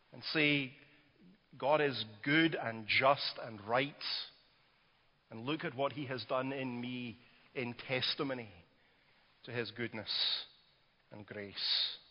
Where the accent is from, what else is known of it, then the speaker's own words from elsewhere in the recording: Glasgow, Scotland, United Kingdom; Robert Layton, who is the Episcopal Bishop of Glasgow, my hometown, in the 17th century in Scotland